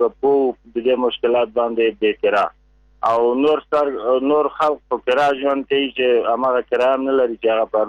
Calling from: Kabul, Afghanistan; زه کابل نه خبرې کوم

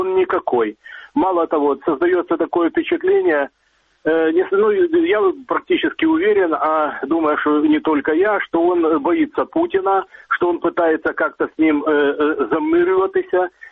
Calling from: Dnipro, Dnipropetrovsk Oblast, Ukraine; Я звоню из Днепра.

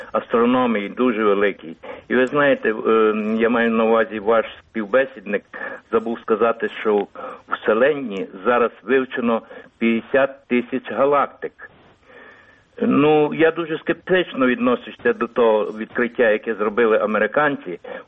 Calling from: Ivano-Frankivsk Oblast, Ukraine; Прикарпаття.

